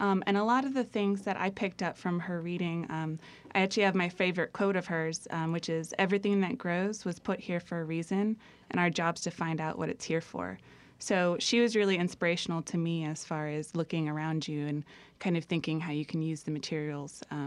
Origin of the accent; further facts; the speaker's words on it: Philadelphia, Pennsylvania, United States; I'm from Philadelphia, not saying that people in Philadelphia don't read Foxfire, but it was a little bit foreign to me.